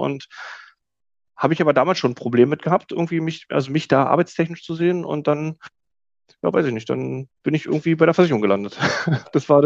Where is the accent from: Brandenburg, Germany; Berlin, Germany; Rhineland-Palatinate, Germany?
Brandenburg, Germany; Schwedt; also ich komme aus der Stadt Schwedt heißt die, also die ist sogar relativ bekannt